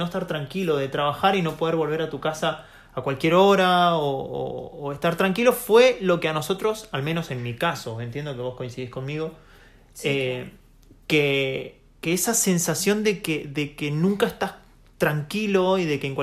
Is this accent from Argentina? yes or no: yes; Mendoza, Argentina; nos habíamos ido para mi pueblo, para Mendoza, para mi ciudad, digamos